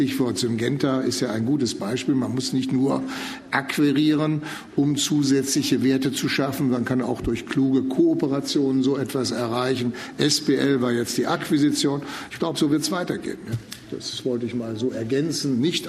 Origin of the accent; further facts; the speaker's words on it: Germany; Also nein, wir müssen als Deutsche, sage ich mal, sind wir gewohnt, auf der Landkarte immer nach Westen zu schauen.